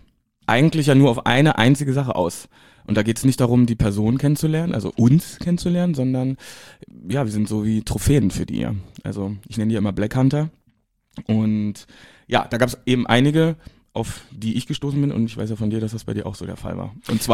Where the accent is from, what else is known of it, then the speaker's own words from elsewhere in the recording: East Germany, Germany; moved away as an adult; now in Berlin, Germany; ich komme ja aus dem Osten, da konnte ich mich aufgrund vieler Gegebenheiten nicht outen. Ich habe das also sehr spät gemacht, mit 21, genau zu dem Zeitpunkt, als ich auch nach Berlin gezogen bin